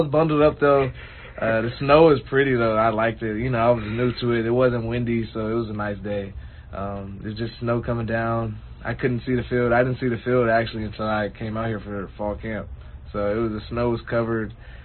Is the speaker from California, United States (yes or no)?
yes; Los Angeles, California, United States; I'm from Los Angeles, California, the San Fernando Valley, to be exact. California. Grew up, nice family, nice mom.